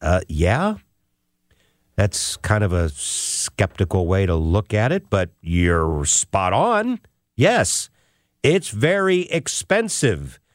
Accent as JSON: {"language": "English", "country": "United States", "said": "We as Americans don't quite get it"}